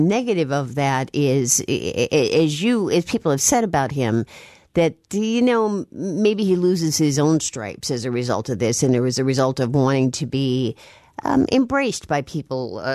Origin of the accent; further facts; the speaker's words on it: Chicago, Illinois, United States; I mean, I'm from Chicago as well, so it's kind of nice he picked the Midwest.